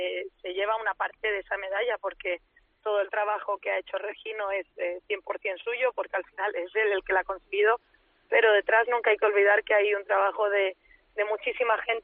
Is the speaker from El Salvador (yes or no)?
no; Andalusia, Spain; somos de Sierra Nevada